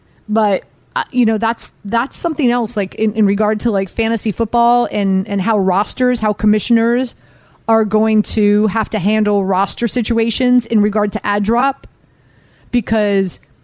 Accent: Miami, Florida, United States; also born or lived in Baltimore; So I lived in Baltimore. So I grew up in Miami. And as a kid, Miami Vice was the hot show.

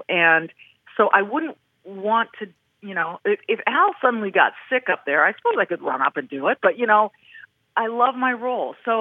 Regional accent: Minnesota, United States; hey, Kevin, I'm from Minnesota.

